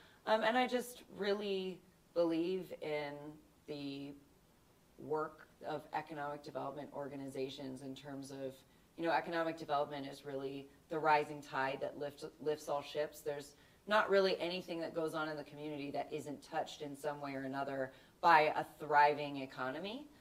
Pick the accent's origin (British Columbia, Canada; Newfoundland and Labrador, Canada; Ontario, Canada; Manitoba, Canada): Ontario, Canada; also born or lived in Chicago / Champaign; now in United States; I am a transplant, so arrived here during COVID. Originally, I'm from Southern Ontario in Canada, moved to Chicago, found my way to Champaign, Illinois, where I was living for the better part of a decade, and ended up out here